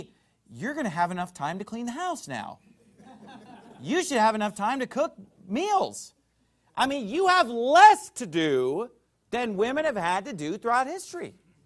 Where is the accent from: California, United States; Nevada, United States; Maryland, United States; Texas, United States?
California, United States; Sacramento; also born or lived in Indiana; Because when I was in California, I'd never seen anything like that. Growing up in Sacramento, California, and even just the few years that I lived in Indiana when I was in college, I'd never seen anything like it